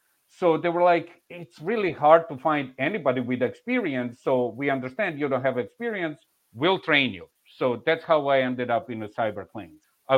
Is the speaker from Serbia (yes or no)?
yes; Belgrade, Serbia; English is a second language; moved away as an adult; now in Atlanta, United States; how I had a friend of mine from my home city, Belgrade, Serbia, living here